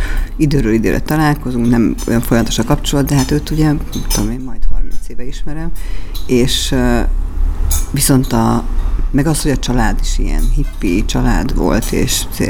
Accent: Halásztelek, Pest, Hungary; én gyerekkoromban Halásztelken is laktam az agglomerációban, ahol bulgár kertészek éltek akkoriban

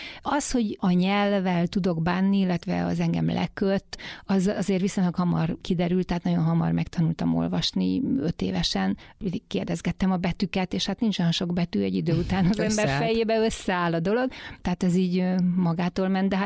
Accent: Miskolc, Borsod-Abaúj-Zemplén, Hungary; born there; akkor Miskolcon élnek, meg éltek, én is ott születtem

